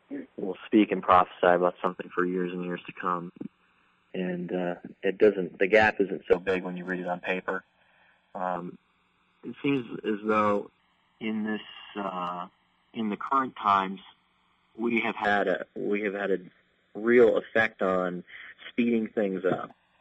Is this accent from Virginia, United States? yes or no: yes; Virginia, United States; I'm from Virginia as well.